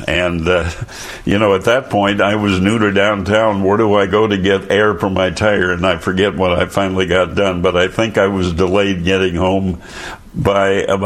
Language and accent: English; Wisconsin, United States; Because here's this dairy farm kid from Wisconsin